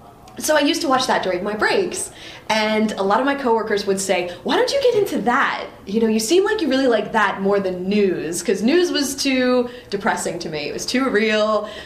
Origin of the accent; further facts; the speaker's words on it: New Jersey, United States; and then I moved back here to New Jersey. I'm from New Jersey. Yay, Jersey!